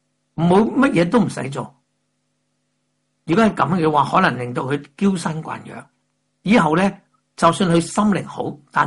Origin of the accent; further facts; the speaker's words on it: Hong Kong; 我在香港创村长大的。